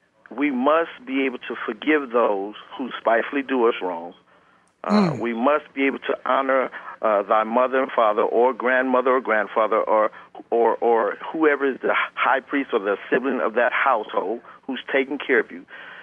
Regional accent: Los Angeles, California, United States; Growing up in South Central, you know, just like a lot of the kids that are fatherless

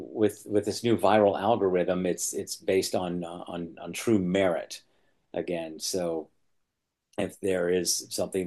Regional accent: Austin, Texas, United States; also born or lived in California; moved back to Austin because everything was had been burned down in California, and so came back to my hometown of Austin

